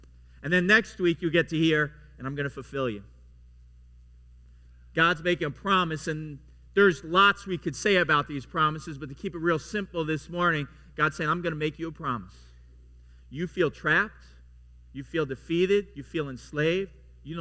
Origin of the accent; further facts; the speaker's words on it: Long Island, New York, United States; I grew up in New York, in Long Island, or as my people say it, Long Island.